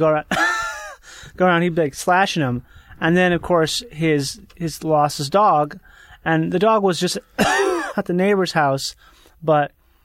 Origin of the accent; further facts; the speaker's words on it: Rochester, Minnesota, United States; when I was young, growing up in Rochester, Minnesota, I used to beg for crazy bread.